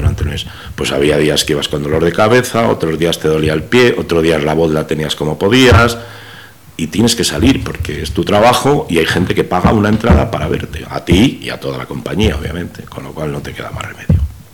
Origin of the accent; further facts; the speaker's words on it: Castile and León, Spain; me encanta estar en mi tierra, en mi comarca, porque al fin y al cabo, pues somos de aquí todos, de Tierra del Vino